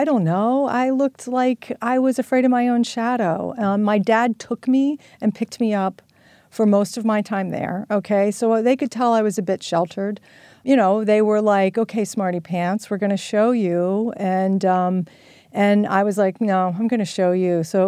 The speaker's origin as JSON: {"language": "English", "region": "Virginia", "country": "United States", "accent": "Virginia", "said": "I think I called it Salisbury or something with my Virginia accent"}